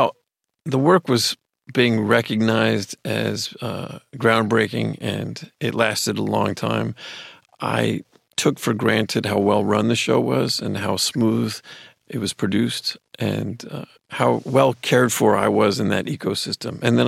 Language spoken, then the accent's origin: English; Los Angeles, California, United States; growing up in Los Angeles, an acting career didn't seem like a foreign concept.